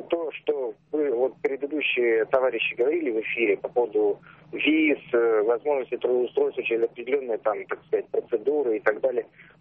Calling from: Vologda, Vologda Oblast, Russia

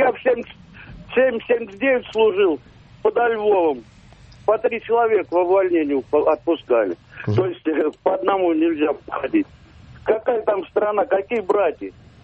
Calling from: Moscow, Russia

